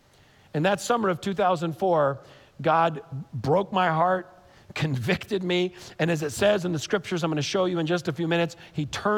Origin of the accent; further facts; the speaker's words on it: Connecticut, United States; When my parents got married, neither one of them were Christians. I grew up in Connecticut.